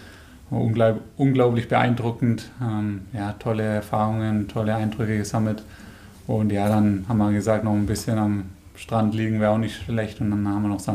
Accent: Nuremberg, Bavaria, Germany; now in Rosenheim, Germany; Wohnhaft in Rosenheim, auch wenn ich eigentlich aus Nürnberg komme, sehe ich jetzt Rosenheim als meine Heimat.

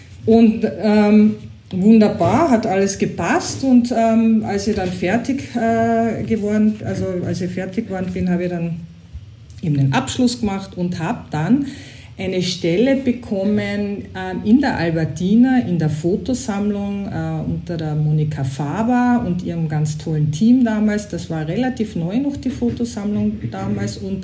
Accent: Carinthia, Austria; bin ich zurückgegangen nach Österreich und habe dann in Kärnten, wo ich her bin, den Lehrabschluss gemacht

